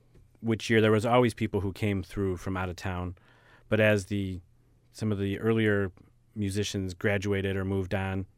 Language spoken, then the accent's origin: English; Illinois, United States; I grew up in the Chicago area, and I got to see a lot of stuff for free.